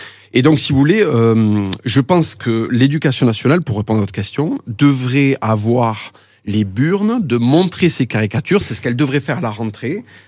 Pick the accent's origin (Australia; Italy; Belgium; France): France; Moi, en tant que Français royaliste